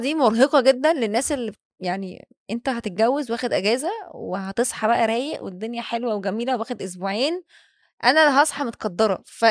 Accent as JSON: {"language": "Arabic", "country": "Egypt", "said": "هو انا زي قلت كده من مصر"}